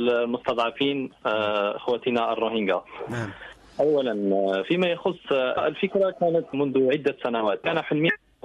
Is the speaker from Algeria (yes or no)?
yes; Algeria; والفخر يعود لي كوني جزائري وأنتمي لهذا الشعب العريق، شعب مليون ونصف مليون شهيد